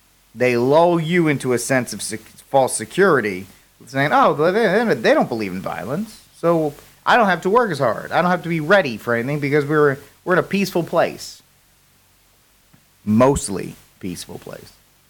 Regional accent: Rhode Island, United States; That would be my home state of Rhode Island.

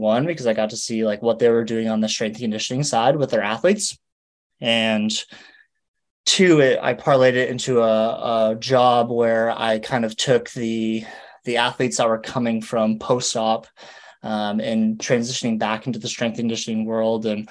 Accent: New Hampshire, United States; I grew up in New Hampshire and went to school in Maine for college. And I moved to Boston because I was going to PT school.

